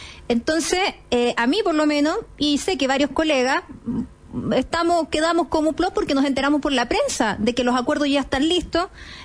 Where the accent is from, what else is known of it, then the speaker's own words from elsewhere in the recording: Los Ríos, Chile; de ahí de regreso a mi tierra, que mando un saludo a toda mi gente de la región de Los Ríos, la región más linda de Chile.